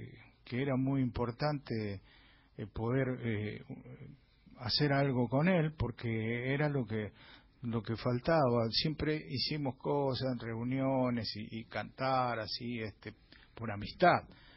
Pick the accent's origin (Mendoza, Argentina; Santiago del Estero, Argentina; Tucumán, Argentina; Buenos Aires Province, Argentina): Tucumán, Argentina; yo cuando era chico en Tucumán jugaba con tapitas.